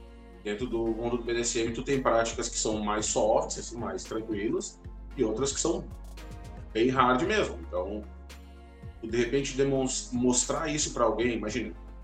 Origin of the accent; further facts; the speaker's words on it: Rio Grande do Sul, Brazil; now in Florianópolis, Brazil; Eu sou gaúcho, mas eu moro em Florianópolis.